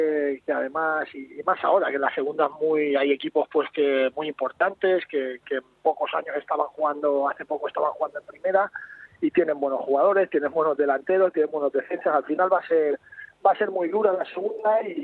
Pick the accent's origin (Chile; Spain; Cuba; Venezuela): Spain; Balearic Islands; now in Madrid, Spain; Soy allí de Mallorca